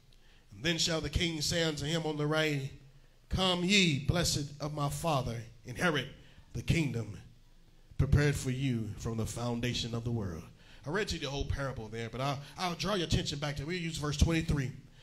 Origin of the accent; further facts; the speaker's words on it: Louisville, Kentucky, United States; A friend of the family there, a former pastor's son, back growing up in Louisville, Kentucky.